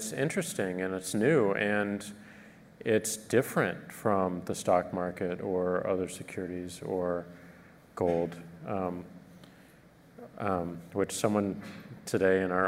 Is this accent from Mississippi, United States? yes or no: no; St. Louis, Missouri, United States; I'm from St. Louis, Missouri, and I have a lot of friends and family who are not into technology